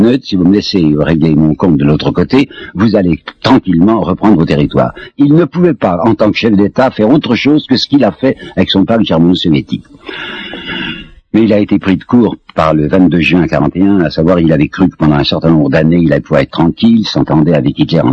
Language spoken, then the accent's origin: French; France; je dis note parce que je suis français